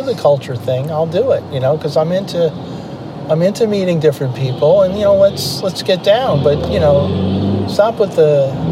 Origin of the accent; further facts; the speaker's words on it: New York, United States; I'm from New York, you know, the New York area.